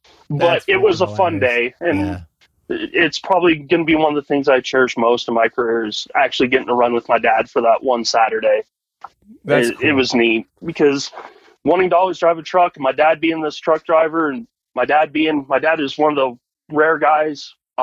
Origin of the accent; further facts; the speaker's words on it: Colorado, United States; I got my CDL through them 100% free and clear because I was from Colorado.